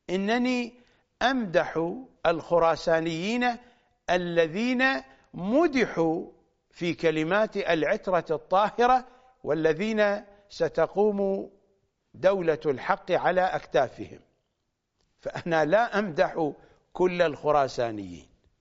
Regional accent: Iraq; فأنا عراقي وأبي عراقي وأمي عراقية وأجدادي عراقيون من جهة أبي ومن جهة أمي.

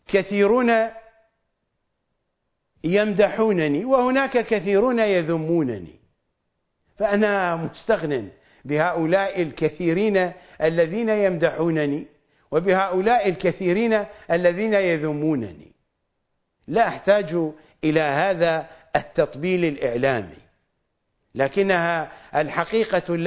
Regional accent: Iraq; أنا لا أستطيع أن أذهب إلى بلدي وأنا عراقي من الطرفين، أبي عراقي عربي وأمي عراقية عربية، لا أستطيع أن أذهب إلى بلدي.

